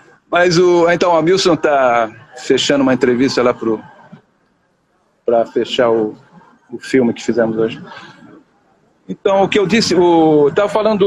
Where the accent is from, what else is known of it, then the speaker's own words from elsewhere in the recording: São Bernardo do Campo, São Paulo, Brazil; Eu sou de São Bernardo do Campo, uma cidade do ABC paulista.